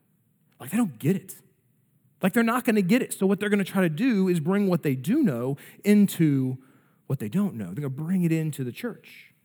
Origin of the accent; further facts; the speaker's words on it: Philadelphia, Pennsylvania, United States; moved away as an adult; but I grew up in Philly.